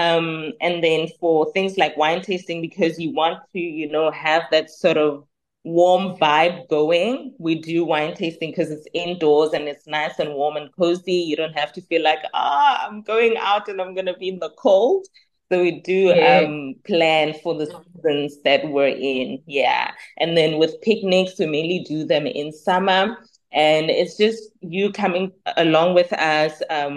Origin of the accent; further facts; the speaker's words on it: Limpopo, South Africa; now in Cape Town, South Africa; because I come from Limpopo. I'm originally from Limpopo.